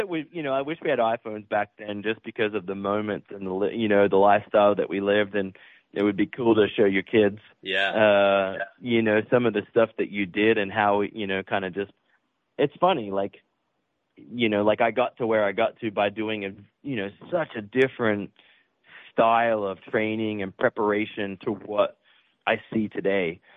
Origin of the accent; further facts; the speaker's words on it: Australia; growing up in Australia